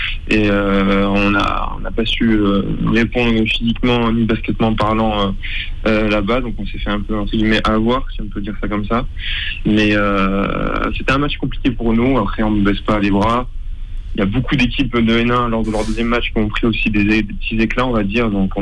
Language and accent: French; Angers, Pays de la Loire, France; moi je suis originaire d'Angers